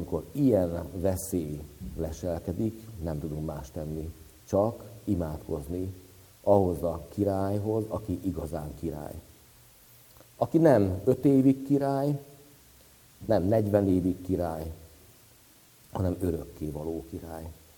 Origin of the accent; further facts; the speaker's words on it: Hungary; mivel mi ugye magyarok vagyunk